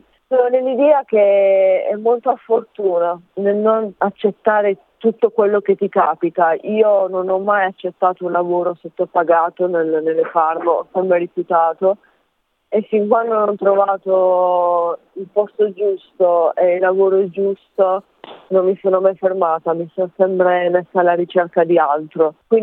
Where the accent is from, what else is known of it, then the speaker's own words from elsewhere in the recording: Apulia, Italy; Io sono del sud Italia, vengo dalla Puglia.